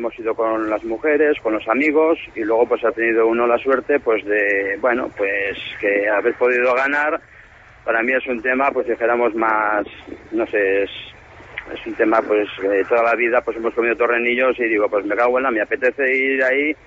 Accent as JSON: {"language": "Spanish", "town": "Villarreal", "region": "Valencian Community", "country": "Spain", "said": "Yo soy de Villarreal, pero mi padre era oriundo de Almazán."}